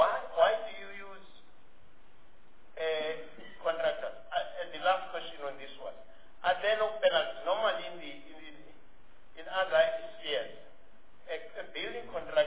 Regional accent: South Africa; I can tell you straight away, I'm a South African, there are many very, very good contractors in this country.

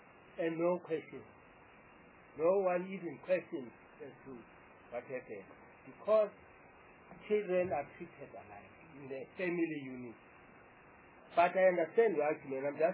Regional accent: South Africa; that in our culture as South African blacks, without implying color across

